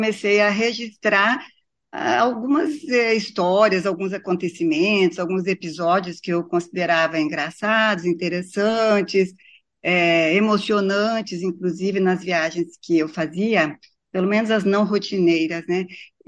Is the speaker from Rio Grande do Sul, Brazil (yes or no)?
yes; Três Passos, Rio Grande do Sul, Brazil; inclusive porque eu sou gaúcha também